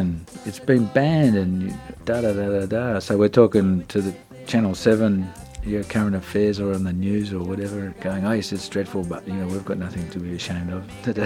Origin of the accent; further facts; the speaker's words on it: Melbourne, Victoria, Australia; because we're from Melbourne